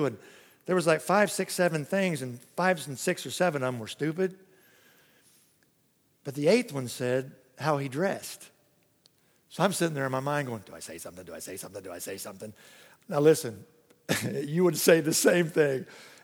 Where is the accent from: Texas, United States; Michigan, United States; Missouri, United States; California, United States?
Missouri, United States; born there; I usually say, well, I was born in Missouri, but I didn't live there too long.